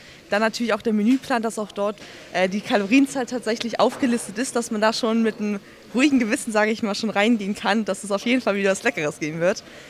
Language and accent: German; Hamburg, Germany; Ja, also ich komme erstmal aus Hamburg